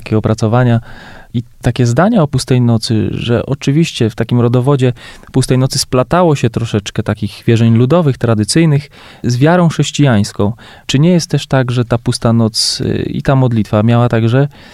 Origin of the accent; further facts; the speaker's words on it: Częstochowa, Silesian Voivodeship, Poland; Ja jestem częstochowianinem z krwi i kości tutaj przez całe życie